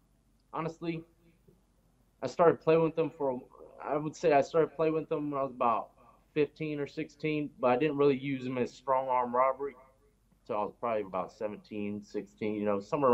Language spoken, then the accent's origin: English; Chesapeake, Virginia, United States; I grew up in a place called Chesapeake in Virginia. In Tidewater area near Norfolk, Virginia Beach, Portsmouth.